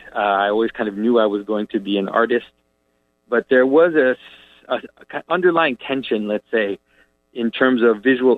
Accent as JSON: {"language": "English", "region": "Quebec", "country": "Canada", "tie": "born or raised there", "said": "Well, I grew up here in Quebec, which is a French-speaking part of Canada"}